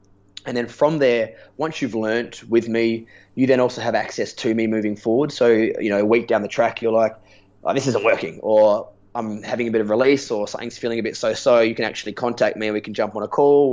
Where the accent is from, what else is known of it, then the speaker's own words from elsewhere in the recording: Adelaide, South Australia, Australia; I'm from Adelaide, so there's people in Adelaide, if there's enough people, I'll fly and teach.